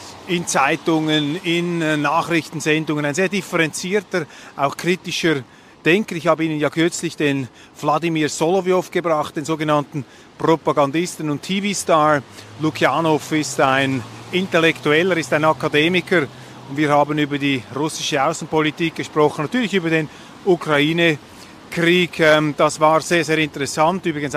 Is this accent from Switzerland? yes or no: yes; Switzerland; Man hat ja als Schweizer nicht jeden Tag die Gelegenheit, hier durch die sommerlichen, aber auch etwas verregneten frühen Abende zu spazieren.